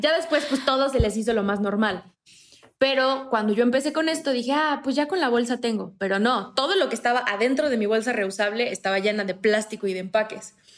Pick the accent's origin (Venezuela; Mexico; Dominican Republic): Mexico; Morelos; moved away as an adult; now in Mexico City, Mexico; Yo soy de Morelos, me vine a la Ciudad de México a estudiar en la universidad y luego me quedé aquí porque trabajaba aquí.